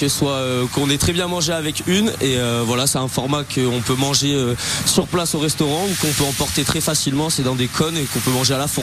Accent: Bordeaux, Nouvelle-Aquitaine, France; Alors nous on est bordelais comme vous l'aviez rappelé.

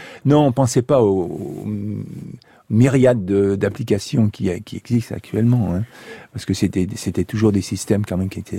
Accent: Auvergne-Rhône-Alpes, France; comme je suis savoyard, j'aime le ski.

